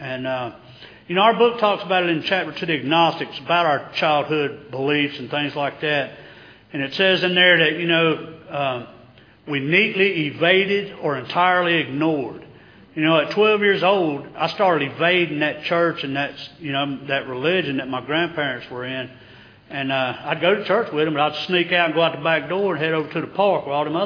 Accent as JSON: {"language": "English", "town": "Charlotte", "region": "North Carolina", "country": "United States", "tie": "born or raised there", "said": "And where I grew up in Charlotte, it was easy to get something to drink. I grew up by some railroad tracks near downtown Charlotte."}